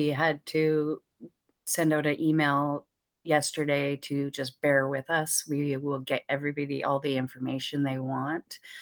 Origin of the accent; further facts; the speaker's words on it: Christchurch, Canterbury, New Zealand; So I grew up in Harewood. I went to Barsby School. We lived by the university. You know, I spent my whole life in this area.